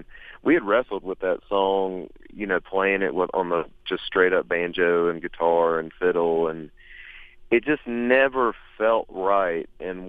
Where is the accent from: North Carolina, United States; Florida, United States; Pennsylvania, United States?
North Carolina, United States; we're from North Carolina, so being from the South, the Civil War is kind of this unavoidable thing.